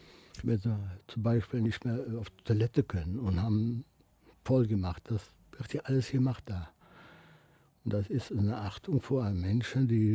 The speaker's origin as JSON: {"language": "German", "town": "Cologne", "region": "North Rhine-Westphalia", "country": "Germany", "tie": "born or raised there", "said": "also ich bin ein Kölner Junge, eine richtige Kölsche"}